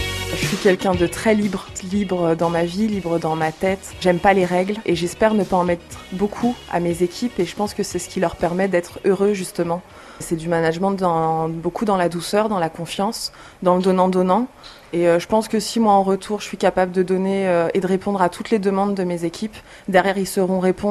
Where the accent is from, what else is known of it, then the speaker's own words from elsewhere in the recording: Versailles, Île-de-France, France; now in Paris, France; Moi, j'ai été élevée à Versailles avec une éducation très religieuse. Quand je suis partie à 17 ans de chez mes parents, je suis arrivée à Paris et j'ai découvert la vie.